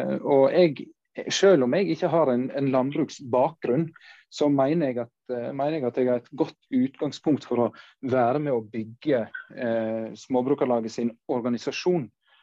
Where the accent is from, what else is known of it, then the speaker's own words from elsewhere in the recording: Vestland, Norway; Jeg kommer opprinnelig fra Sunnfjord, og da hører det sikkert på dialekten.